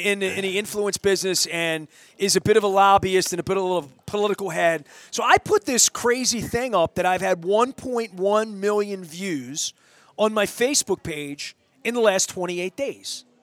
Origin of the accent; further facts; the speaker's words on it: Dundalk, Maryland, United States; I'm not even from Essex. I'm from Dundalk.